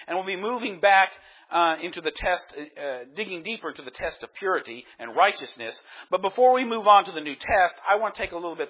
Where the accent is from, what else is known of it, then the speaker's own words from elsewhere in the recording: United States; I'm American, and I got rights and rights and rights.